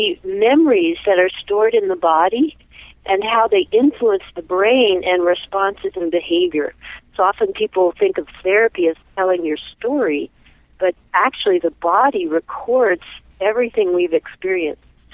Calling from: Boulder, Colorado, United States; I'm from Boulder, Colorado.

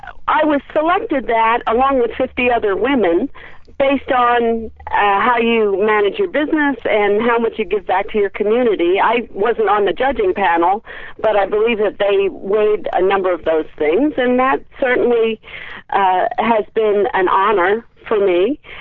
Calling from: Reading, Pennsylvania, United States; I am calling from Reading, Pennsylvania.

